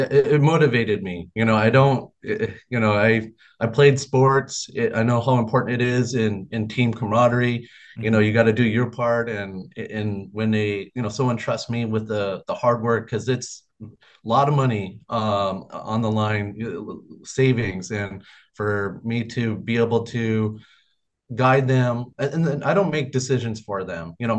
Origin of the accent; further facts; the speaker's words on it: Minnesota, United States; now in Hawaii, United States; But yeah, so I grew up in Minnesota, but I just didn't find anything that I, you know, a future in Minnesota, and I want to get to know my mom more. So that was part of the reason why I came to Hawaii.